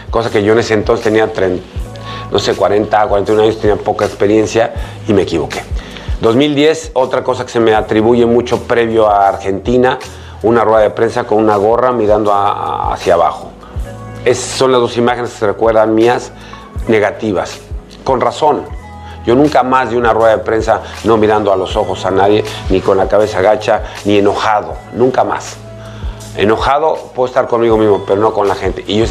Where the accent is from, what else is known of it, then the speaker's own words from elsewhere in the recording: Mexico; moved away; pues yo soy mexicano, soy entrenador, entonces es una oportunidad para mí fantástica de volver a mi país después de estar tanto tiempo fuera